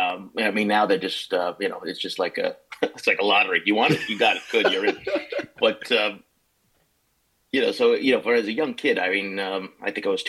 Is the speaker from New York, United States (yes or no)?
yes; Levittown, New York, United States; So I didn't spend any time in New York City as a kid, but I grew up on Long Island. We grew up in Levittown, and I went to the parochial school over there.